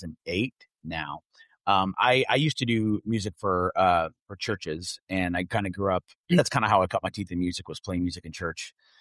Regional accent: Texas, United States; Well, growing up in Texas, roots rock is actually it's a really solidified genre.

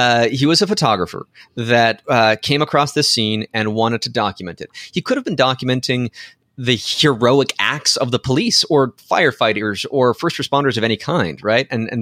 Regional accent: Canada; Again, I'm a Canadian and I'm talking about American stuff here. So I don't really have a right because I don't get to vote.

